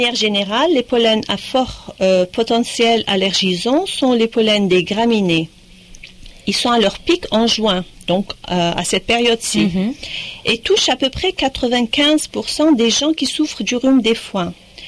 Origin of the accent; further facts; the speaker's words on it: Algeria; moved away; je suis originaire d'Algérie. Ça fait 16 ans que je vis à Saint-Ulpens, où j'ai suivi mon mari